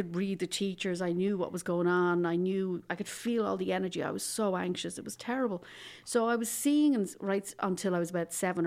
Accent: Dublin, Leinster, Ireland; I'm from Dublin originally.

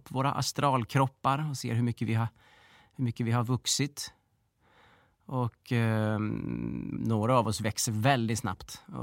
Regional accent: Australia; now in Sweden; Jag kommer inte från Sverige från början utan jag kommer från Australien.

